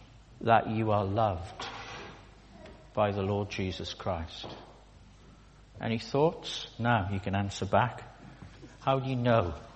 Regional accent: Swansea, Wales, United Kingdom; I'm not Scottish. Welsh. I'm Welsh, okay? I was born in Swansea, hence my support.

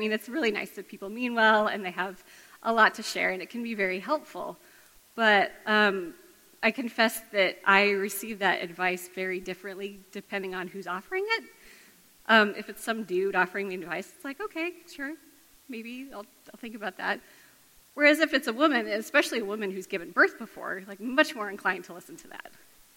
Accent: Washington, United States; I'm from Washington State originally

